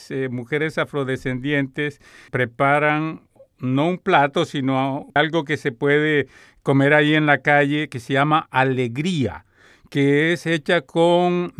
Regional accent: Barranquilla, Atlántico, Colombia; Yo soy de Barranquilla, Colombia, caribeño hasta el tuétano.

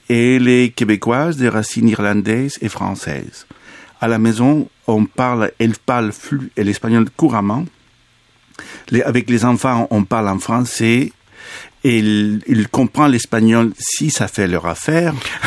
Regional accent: Bolivia; French is a second language; moved away; la culture latino-américaine d'où je viens, surtout de la Bolivie

